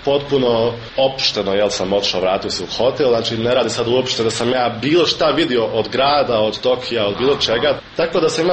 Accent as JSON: {"language": "Bosnian", "town": "Tuzla", "region": "Federation of Bosnia and Herzegovina", "country": "Bosnia & Herzegovina"}